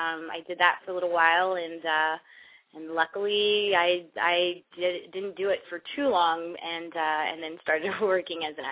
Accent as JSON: {"language": "English", "town": "Cincinnati", "region": "Ohio", "country": "United States", "tie": "born or raised there", "said": "Originally, I'm from Cincinnati, Ohio. I grew up there off and on."}